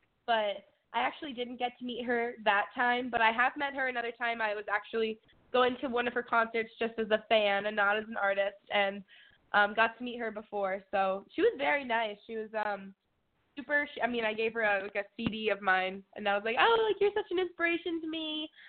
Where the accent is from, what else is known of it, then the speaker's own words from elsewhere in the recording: Massachusetts, United States; I'm 17 years old. I'm from Northern Massachusetts, a little small country town.